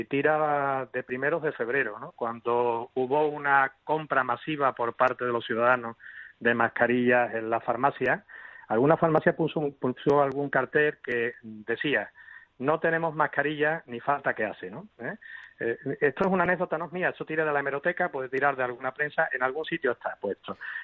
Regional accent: Spain; como ciudadanos, como pueblo español, el comportamiento ha sido ejemplar.

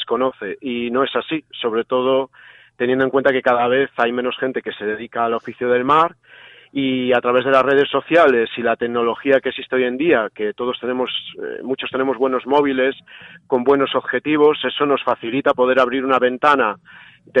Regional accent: Porto do Son, Galicia, Spain; de mi familia, de mis abuelos, de mi pueblo, de Queiruga, de Porto do Son, de la gente que trabaja en el mar

